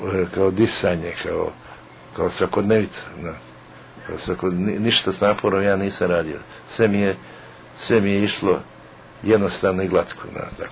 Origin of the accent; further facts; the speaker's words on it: Lijeva Rijeka, Podgorica, Montenegro; jesi ti iz Live Rijeke sa Ptiča? Rekao, da.